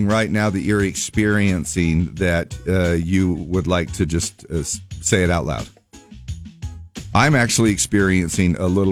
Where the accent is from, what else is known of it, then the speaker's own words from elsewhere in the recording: Salt Lake City, Utah, United States; I was born and raised in Salt Lake in the Cottonwood area, and when we moved to we were in the Sandy area and we moved to Manti